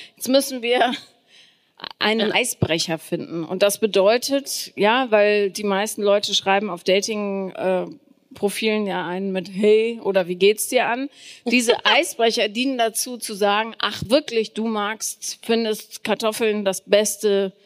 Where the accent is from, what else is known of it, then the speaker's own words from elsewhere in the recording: Bonn, North Rhine-Westphalia, Germany; ich bin ja im Kölner Raum, also ich bin in Bonn aufgewachsen.